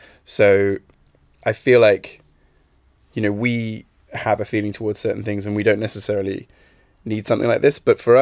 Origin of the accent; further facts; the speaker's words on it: United Kingdom; So if I say that and you think it's weird, it's because I'm British.